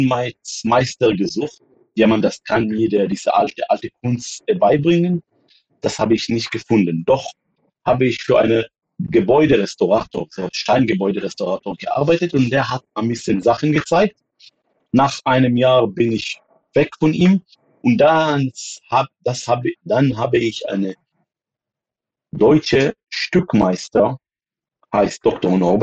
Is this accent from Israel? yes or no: yes; Safed, Northern District, Israel; Zuerst, wo ich groß geworden bin, es heißt, eine kleine Stadt heißt Tzfat. Es ist in Obergaliläa und es ist fast 1000 Meter hoch.